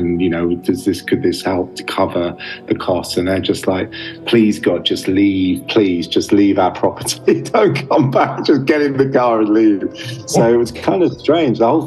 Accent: London, United Kingdom; I'm from London and we're filming.

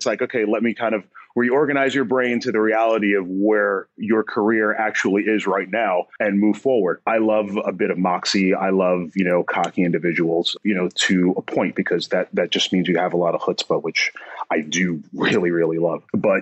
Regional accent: New York, United States; But I am a New Yorker.

